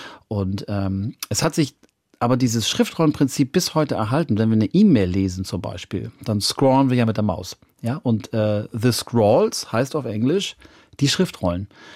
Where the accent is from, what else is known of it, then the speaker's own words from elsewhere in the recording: Hamburg, Germany; Und ich finde das in meiner Heimatstadt Hamburg so traurig